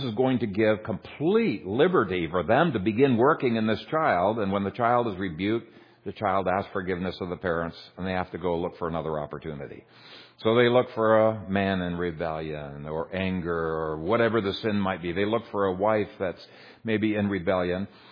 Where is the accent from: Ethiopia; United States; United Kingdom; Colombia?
Ethiopia; I grew up in Ethiopia in an animistic province where people were under enormous bondage to demons.